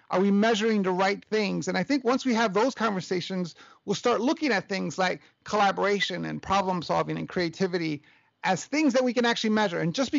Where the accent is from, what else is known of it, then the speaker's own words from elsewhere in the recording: New York City, New York, United States; I'm a product of a single mother growing up in Hell's Kitchen, New York.